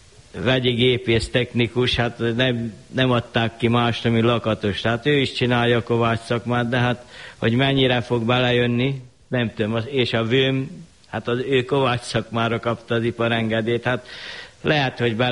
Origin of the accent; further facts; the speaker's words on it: Körmend, Vas, Hungary; 25-ben születtem, Itt nőttem föl teljes mértékben